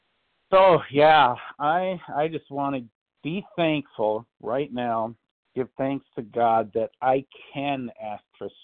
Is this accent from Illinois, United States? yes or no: no; Minnesota, United States; I am from Minnesota, Yasher, you betcha. Yeah, it's cold up here, I tell you what.